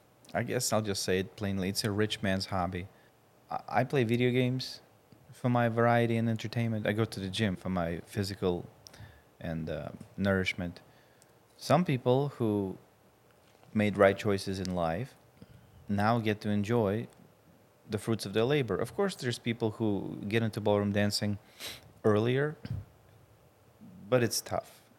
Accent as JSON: {"language": "English", "region": "Saint Petersburg", "country": "Russia", "tie": "born or raised there", "said": "I grew up in St. Petersburg, one of the bigger cities."}